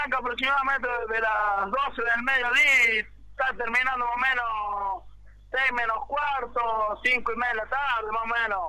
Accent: Las Perdices, Córdoba, Argentina; Soy de la localidad de la Perdices.

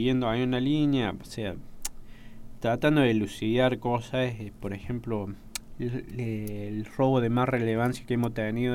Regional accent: Pilar, Córdoba, Argentina; now in Tancacha, Argentina; Vivo ahí, pero soy nativo de Pilar.

